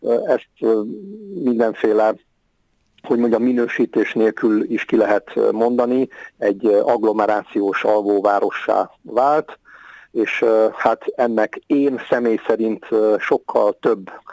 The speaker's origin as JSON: {"language": "Hungarian", "town": "Veresegyház", "region": "Pest", "country": "Hungary", "tie": "born or raised there", "also_born_or_lived": "Budapest", "said": "Nem itt születtem, de ide születtem, tehát Budapesten születtem, de a életem, nem tudom, negyedik, ötödik napjától kezdve, hogy édesanyám hazahozott a családi házba. Én Veresegyházon élek folyamatosan"}